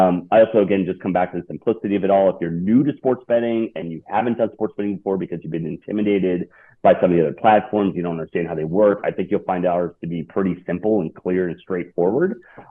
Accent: Wisconsin, United States; now in Miami, United States; So I'm originally from Wisconsin. No hockey team growing up. I live in Miami now, and I'm a diehard Panthers fan.

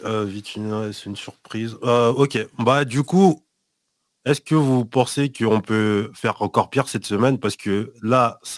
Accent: Paris, Île-de-France, France; Et en tant que Parisien, depuis que je suis petit

